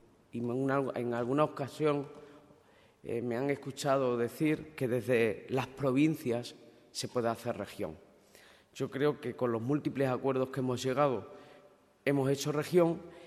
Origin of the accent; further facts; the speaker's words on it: Extremadura, Spain; seguir reivindicando la autoestima desde Extremadura como extremeño.